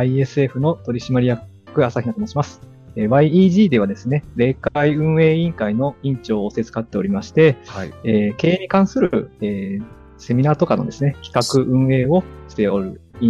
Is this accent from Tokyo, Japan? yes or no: yes; Hachioji, Tokyo, Japan; そうなんです、違うんです、そう、八王子育ってます。